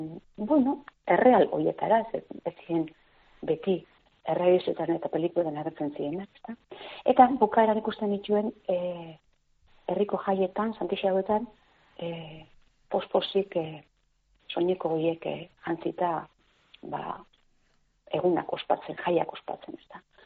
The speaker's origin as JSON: {"language": "Basque", "town": "Etxebarria", "region": "Basque Country", "country": "Spain", "tie": "born or raised there", "said": "herri txiki batean Etxebarrian, Markina ondoan, da herri txikian aietako izan da, eskolan danok euskaldunak ginen"}